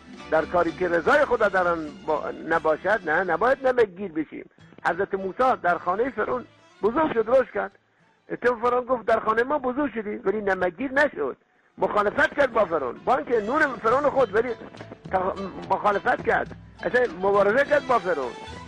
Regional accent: Dorud, Lorestan, Iran; خودم هم بختیاری هستم، از درود لرستان

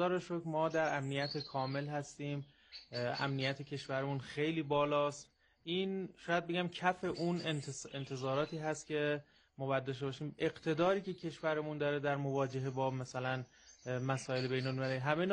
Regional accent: Shahrekord, Chaharmahal and Bakhtiari, Iran; من اهل شهر کردم.

